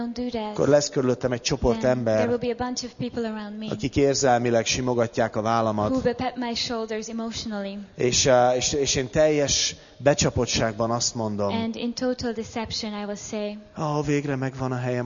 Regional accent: Hungary; így érzem magam, ugrálni akarok, meg minden, csak magyar vagyok, nem teszem.

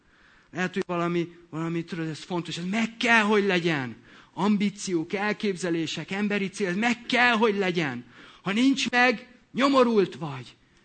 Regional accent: Debrecen, Hajdú-Bihar, Hungary; Én Hortobágy mellett nőttem fel, oké? Okay? Úgyhogy nehogy azt higgyetek, hogy parasz gyerek vagyok, de Debrecenben, oké? Okay? Az ország második legnagyobb városában, jó? Tehát a város szélén.

